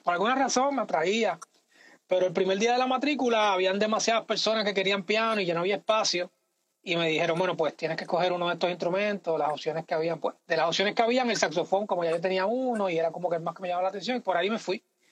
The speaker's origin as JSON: {"language": "Spanish", "town": "San Juan", "country": "Puerto Rico", "tie": "born or raised there", "said": "Yo soy de San Juan, de ahí de Santurce. Yo me crié en el residencial Llorén Torres, mi familia es de ahí, mi papá y mamá se conocieron ahí, y ahí fue que me crié en esa área, tú sabes, primero en calle Loíza, el área de Villa Palmera, Shanghái"}